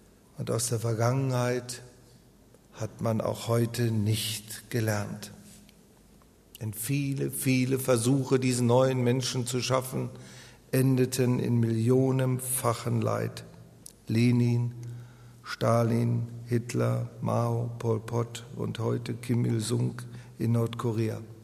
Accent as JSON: {"language": "German", "country": "Germany", "said": "Ich möchte mich als Deutscher nicht über die Schweiz auslassen, aber in meinem Land ist es so"}